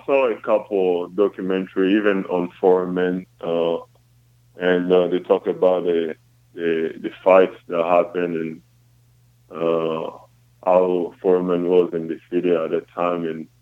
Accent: Kinshasa, DR Congo; I'm from DR Congo, in the city of Kinshasa.

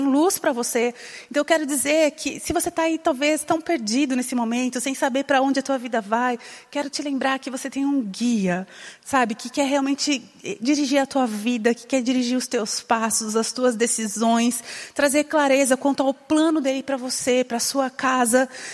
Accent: Santa Bárbara d'Oeste, São Paulo, Brazil; eu sou de uma região, minha infância, eu cresci ali em Santa Bárbara do Oeste, interior de São Paulo, uma cidade bem quente.

